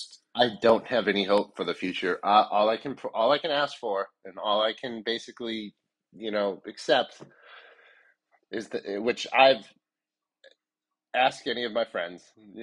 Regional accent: Massachusetts, United States; And I grew up in Massachusetts during the height of Spygate

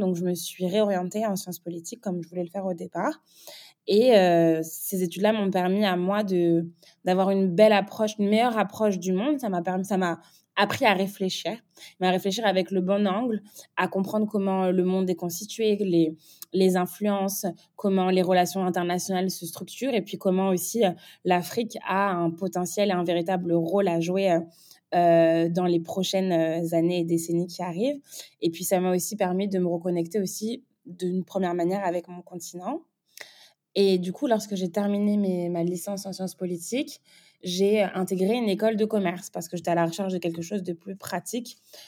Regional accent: France; j'ai 29 ans, je suis franco-camerounaise. Je suis née, j'ai grandi en France, mais j'ai toujours une attache très, très, très forte avec mon pays, le Cameroun. Je suis mariée en Sénégalais. J'ai grandi entourée de plusieurs types de diasporas différentes

